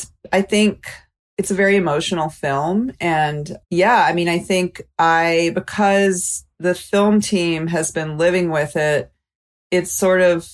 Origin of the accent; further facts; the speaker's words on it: Mobile, Alabama, United States; I'm from Mobile and I'm white.